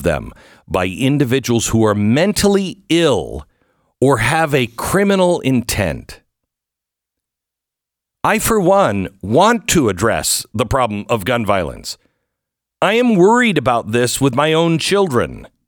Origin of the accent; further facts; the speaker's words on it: United States; I'm one American among, I think, many that no longer believe in you.